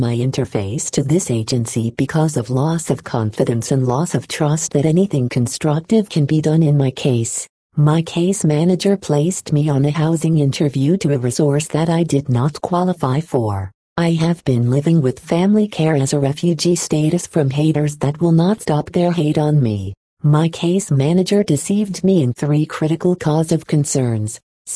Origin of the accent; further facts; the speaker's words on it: San Bernardino, California, United States; I am homeless here in my hometown of San Bernardino